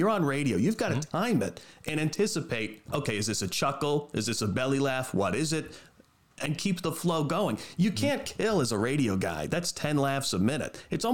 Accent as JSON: {"language": "English", "region": "New England", "country": "United States", "said": "Well, I'm from New England"}